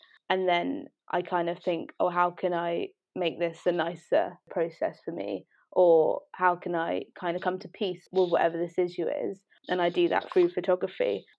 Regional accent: London, United Kingdom; Yeah, so born and raised in London, okay, to two Nigerian parents.

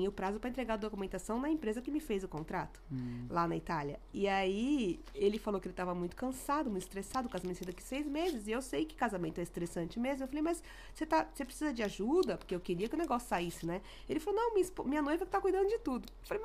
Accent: São Paulo, Brazil; moved away; Então você imagina eu que saí de São Paulo, do Ipiranga, pra ir pra uma cidade que tinha 3 mil habitantes e a maioria era 75 mais.

